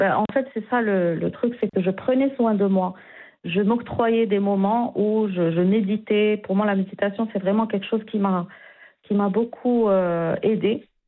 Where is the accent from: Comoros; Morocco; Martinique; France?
Morocco; born or raised there; moved away